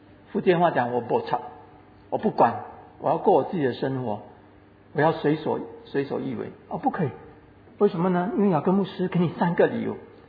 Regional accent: Singapore; 我们新加坡人不喜欢不太会不抵抗冷所以我们去美国的时候

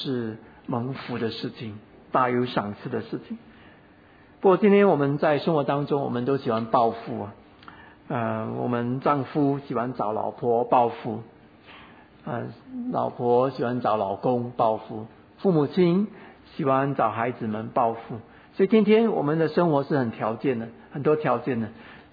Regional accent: Singapore; 他知道我们来自新加坡，所以你来自新加坡，叫你来美国干嘛？来美国干嘛？

